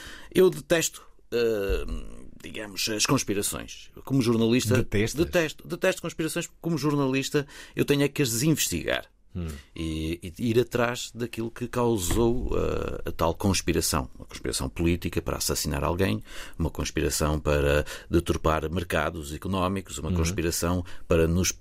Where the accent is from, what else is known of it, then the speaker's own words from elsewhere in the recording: Porto, Portugal; Eu sou natural do Porto, somos ambos do Porto.